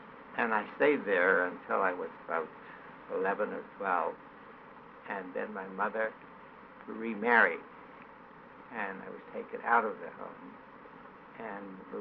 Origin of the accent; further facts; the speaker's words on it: Tuckahoe, New York, United States; I was born in New York City, but at the age of about, my father died when I was about 1-2 years old